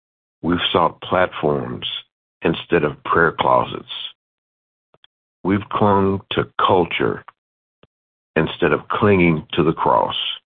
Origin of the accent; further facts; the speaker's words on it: Lincoln Heights, Ohio, United States; I come to you from Lincoln Heights, Ohio.